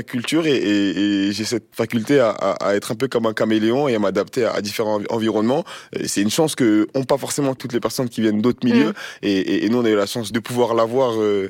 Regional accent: Clichy-sous-Bois, Île-de-France, France; Voilà, moi j'ai grandi à la base au Chêne Pointu, à Clichy-sous-Bois.

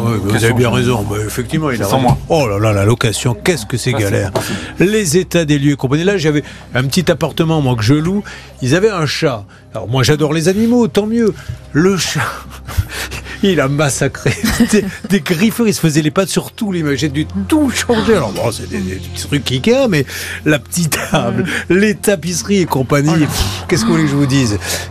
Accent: Mérignac, Nouvelle-Aquitaine, France; born there; j'y suis né à Mérignac, vous vous rendez compte? Mais c'est vrai, mais oui, je suis né à Mérignac, je suis né aux Équem, dans le quartier des Équem.

